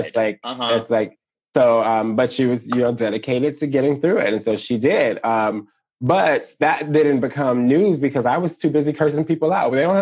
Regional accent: Chicago, Illinois, United States; I grew up on the South Side of Chicago. I came out when I was 14.

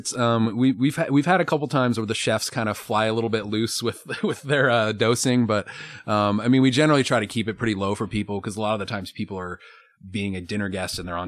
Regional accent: Colorado, United States; So I'm from Colorado

